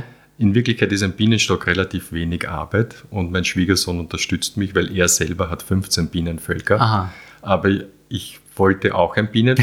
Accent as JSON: {"language": "German", "region": "Vienna", "country": "Austria", "tie": "born or raised there"}